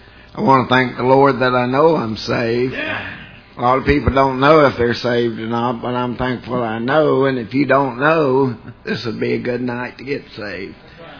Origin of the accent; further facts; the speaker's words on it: Florida, United States; well, I'm from Florida, and I want you to know there's people down there that loves him.